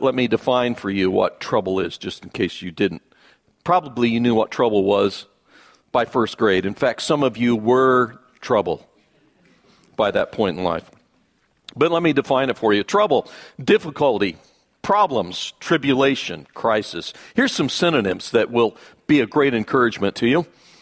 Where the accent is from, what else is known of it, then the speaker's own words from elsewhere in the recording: Idaho, United States; now in Texas; Now, I grew up in Idaho. I never understood what that meant. Because Idaho, where I lived, we got 12 inches of precipitation per year.